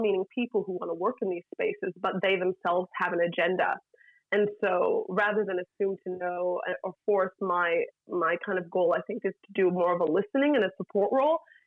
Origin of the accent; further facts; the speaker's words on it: United States; moved away; It's so funny because, again, I'm from America, so and I wasn't fleeing war, but in a way, having moved away, I was.